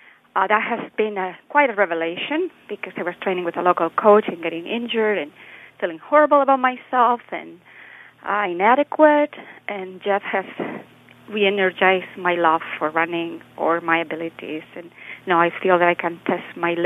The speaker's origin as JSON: {"language": "English", "region": "northern Spain", "country": "Spain", "second_language": "English", "moved": "yes", "lives_now": "Sugar Grove, United States", "said": "I'm 55, female, transplanted to the U.S. from northern Spain"}